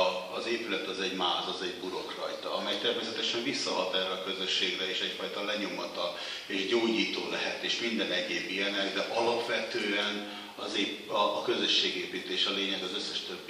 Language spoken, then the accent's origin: Hungarian; Aquincum, Budapest, Hungary; mert én a Aquincumba, az Almási Balogh Loránd féle gázjári lakótelep mellett születtem, és oda jártam óvodába.